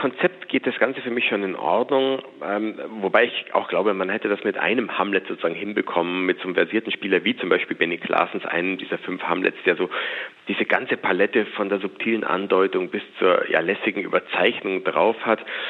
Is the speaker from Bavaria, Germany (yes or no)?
yes; Munich, Bavaria, Germany; als eigentlich Münchner, der die dort vermissen wird